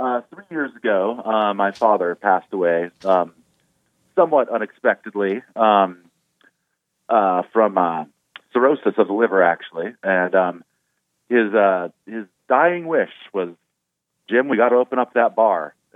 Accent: Germany; When we were stationed I grew up stationed in Germany.

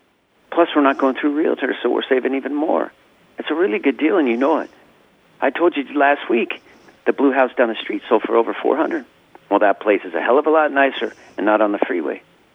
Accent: Reno, Nevada, United States; now in Portland, United States; even my hometown of Reno. The housing prices are so out of whack with minimum wage increases, and so now that I've lived in Portland for 25 years

